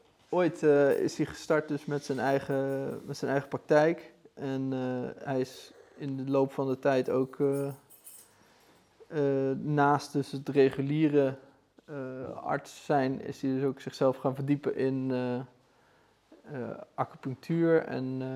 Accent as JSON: {"language": "Dutch", "town": "Millingen aan de Rijn", "region": "Gelderland", "country": "Netherlands", "tie": "born or raised there", "said": "Ik ben geboren in Millingen, 88, dat is alweer even geleden. Dus ik ben op dit moment 34, 6 september ben ik geboren."}